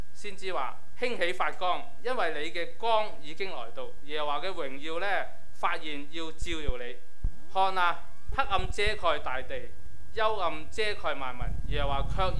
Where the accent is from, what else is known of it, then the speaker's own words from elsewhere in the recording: Hong Kong; 我哋香港人，我哋中國人